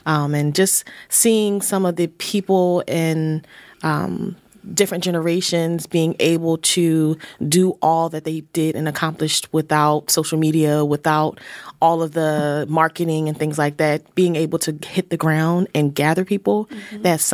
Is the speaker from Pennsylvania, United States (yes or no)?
yes; Philadelphia, Pennsylvania, United States; I would say, growing up in Philly, we often integrate into other spaces.